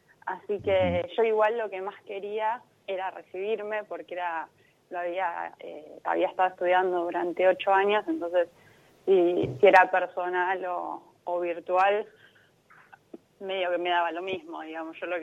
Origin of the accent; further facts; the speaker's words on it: Buenos Aires, Argentina; now in La Plata, Argentina; No, yo soy de Belgrano, de Capital Federal.